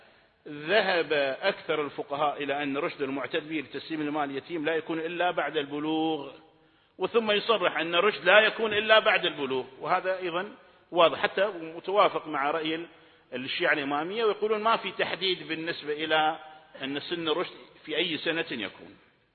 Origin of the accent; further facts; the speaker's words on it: Kuwait; الدستور الموجود هو اللي يحدد أن أنا كويتي، على أساس صرت كويتي